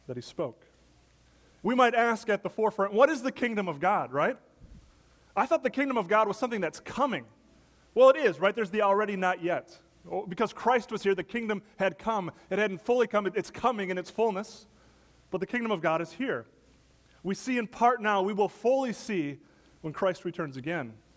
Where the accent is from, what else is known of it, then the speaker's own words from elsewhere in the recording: Wisconsin, United States; In my hometown up in Wisconsin a few months ago